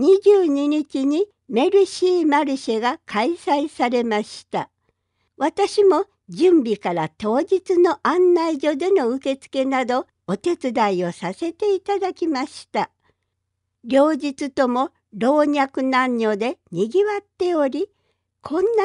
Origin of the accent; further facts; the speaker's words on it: Shimabara, Nagasaki, Japan; 島原半島で生まれ育ったものとして、この豊かな自然を守っていきたいと思わざるを得ません。